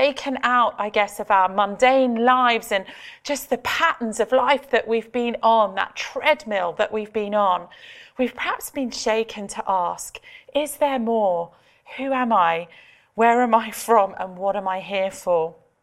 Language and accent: English; Australia; born there; My mum is English, but I was born in Australia. And my family have actually moved around quite a lot. I've lived in 10 different places.